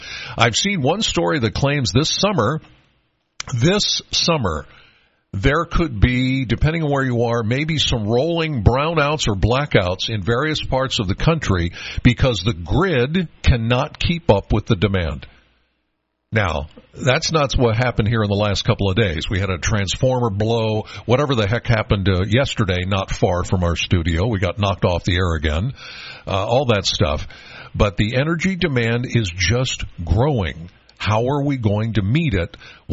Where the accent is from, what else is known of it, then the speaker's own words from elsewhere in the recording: Penns Valley, Pennsylvania, United States; I'm from Penns Valley.